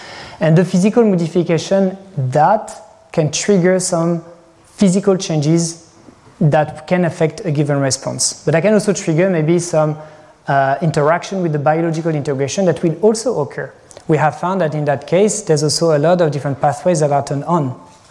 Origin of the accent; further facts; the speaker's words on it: Normandy, France; The answer is, I'm from Normandy.